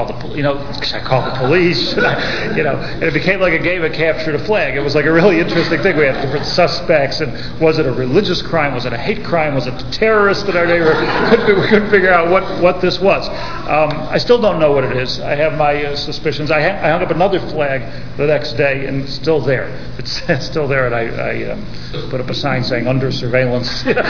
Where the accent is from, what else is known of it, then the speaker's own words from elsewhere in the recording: United States; because of this cultural difference, I being the American in this case